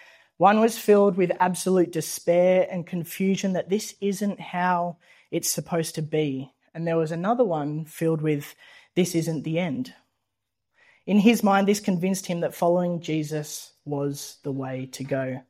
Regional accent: Bathurst, New South Wales, Australia; now in Sydney, Australia; I grew up in Bathurst. I live in Sydney. My ancestry is pretty much multi-generational Australians

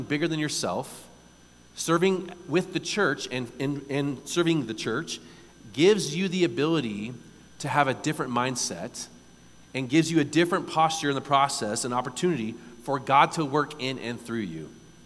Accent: San Diego, California, United States; I'm from San Diego. Trust me, I get that as much as anybody else.

